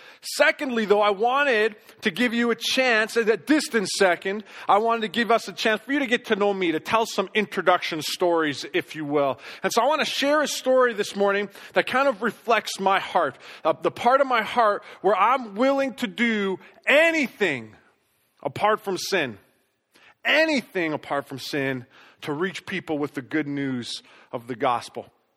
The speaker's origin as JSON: {"language": "English", "country": "Canada", "said": "tomorrow as a Canadian"}